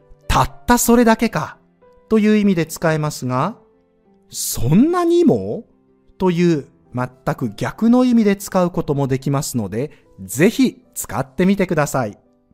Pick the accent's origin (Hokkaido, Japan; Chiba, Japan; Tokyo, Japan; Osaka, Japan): Osaka, Japan; 僕は大阪人なのに話にオチがないので